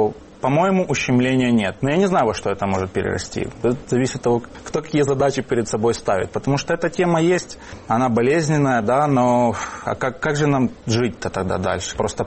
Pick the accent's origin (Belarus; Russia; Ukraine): Ukraine; now in Poland; все понимают, что я из украинец.